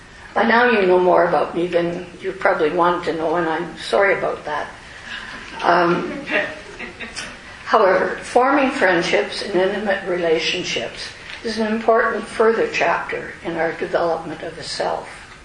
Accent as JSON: {"language": "English", "town": "Windsor", "region": "Ontario", "country": "Canada", "tie": "born or raised there", "said": "I grew up in Windsor, Ontario, more than a stone's throw from the American border, but probably not more than 2 or 3 football fields away. From the foot of my street, you could see Americans moving around on Belle Isle, the Detroit Park."}